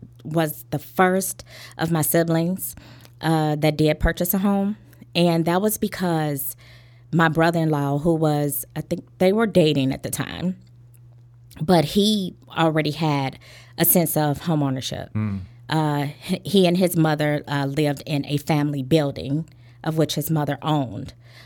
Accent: Inglewood, California, United States; Growing up in Inglewood, I would say it was different than what we see portrayed in the media. I grew up in Inglewood where it was very pretty.

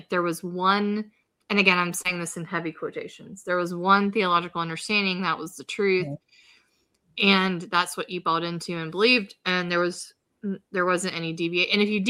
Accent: Georgia, United States; And also I grew up in Georgia, so there wasn't really a whole bunch of diversity there.

